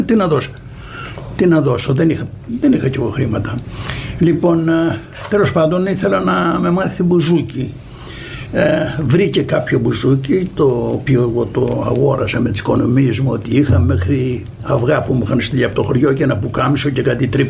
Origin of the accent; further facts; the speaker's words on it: Kalamata, Peloponnese, Greece; Κατάγομαι την Καλαμάτα.